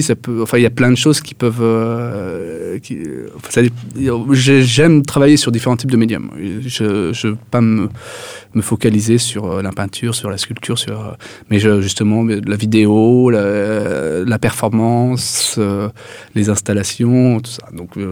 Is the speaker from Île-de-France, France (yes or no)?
yes; Paris, Île-de-France, France; moved away as an adult; now in Brussels, Belgium; je pouvais m'installer à Paris éventuellement, parce que je suis de Paris, mais je décide de m'installer à Bruxelles.